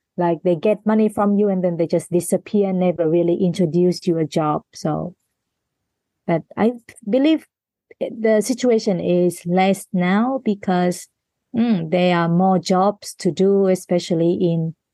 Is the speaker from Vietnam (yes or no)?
yes; Vietnam; English is a second language; I still remember one time when I came into class and I say I'm from Vietnam, one of the students just instantly mentioned about like a criminal case recently, like at that time in Japan